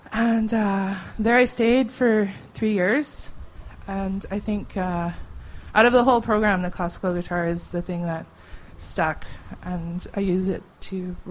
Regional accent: Prince Rupert, British Columbia, Canada; I'm highly in Cree, and I grew up around Prince Rupert, and most of my family is from Masset in Haida Gwaii, so I'm definitely a very coastal creature

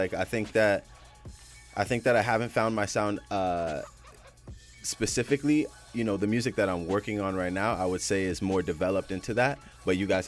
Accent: Calgary, Alberta, Canada; moved away as an adult; now in Vancouver, Canada; Honestly, like, I moved from Calgary when I was just after high school. Like, as soon as I graduated, I came right out to Vancouver.

